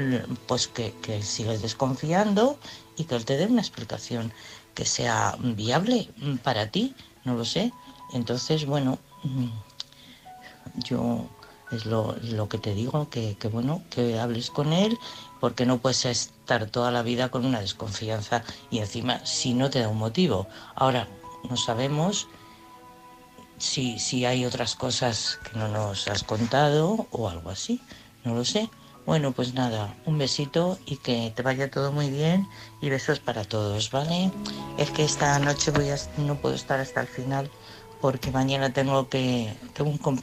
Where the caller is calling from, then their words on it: Madrid, Community of Madrid, Spain; de Madrid.